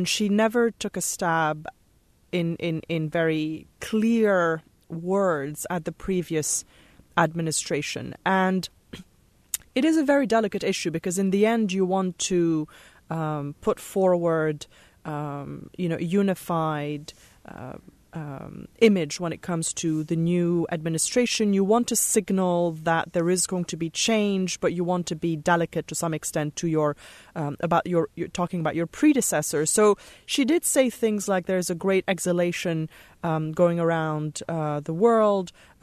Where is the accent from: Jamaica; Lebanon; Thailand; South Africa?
Lebanon; Beirut, Beirut Governorate; now in United States; because I'm from Beirut, I grew up in the Civil War there, and I only moved to the U.S. 5 years ago